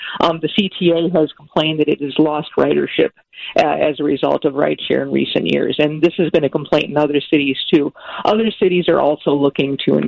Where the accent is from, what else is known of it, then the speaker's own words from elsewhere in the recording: Roselle, United States; I grew up in Roselle, and I remember, the noise out there being enormous